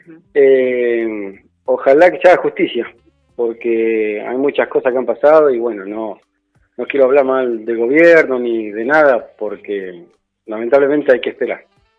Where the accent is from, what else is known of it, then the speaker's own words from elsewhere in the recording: Punta Alta, Buenos Aires Province, Argentina; Yo soy de Punta Alta, de la base naval Puerto Belgrano.